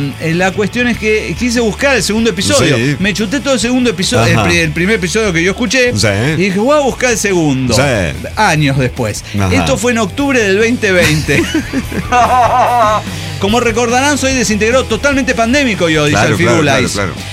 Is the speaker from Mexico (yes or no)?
yes; Izúcar de Matamoros, Puebla, Mexico; pero yo soy de Izúcar de Matamoros, Puebla. Y si lo buscan en el Maps, sí aparece mi ranchito.